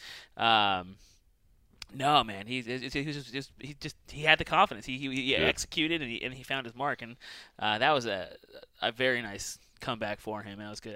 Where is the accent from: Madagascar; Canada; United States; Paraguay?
United States; California; now in Boise, United States; I wasn't born here. I spent 15-ish years. And I was originally from California